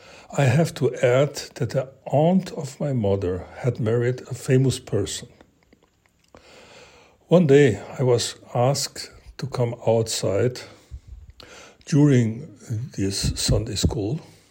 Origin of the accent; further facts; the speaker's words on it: Brazil; Ich bin in Brasilien geboren und aufgewachsen. Jeden Sonntag ging ich gerne in die presbyterianische Kirche, die einige Kilometer von uns entfernt war.